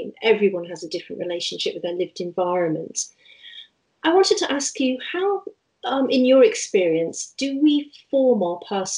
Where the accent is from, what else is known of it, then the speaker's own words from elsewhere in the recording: Liverpool, North West England, United Kingdom; now in London, United Kingdom; I'm a Scouser living in London. Even though I've lived in London far more than I lived in Liverpool, you know, more than half my life now, definitely have an attachment.